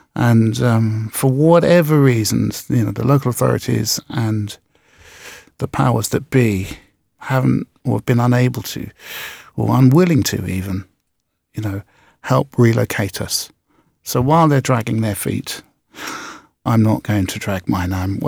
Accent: London, United Kingdom; I was born in Notting Hill. I was born less than, you know, half a mile from where I played.

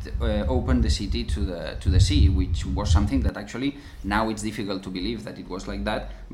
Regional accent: Barcelona, Catalonia, Spain; English is a second language; I am from Barcelona and Anna is from Finland. And we have a studio in Barcelona since around 2000, more or less.

